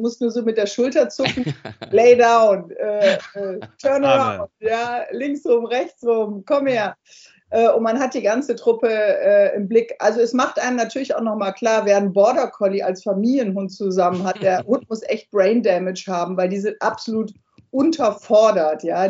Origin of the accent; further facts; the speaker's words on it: Northern Germany, Germany; Ich komme ja aus Norddeutschland